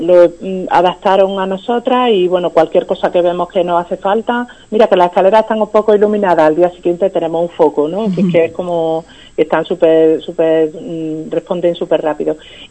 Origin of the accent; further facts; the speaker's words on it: Pozoblanco, Andalusia, Spain; born there; Pero además yo soy cordobesa de nacimiento, nací en Pozo Blanco.